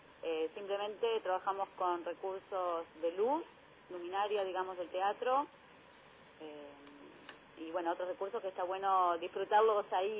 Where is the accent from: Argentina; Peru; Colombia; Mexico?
Argentina; siendo ciudadanos argentinos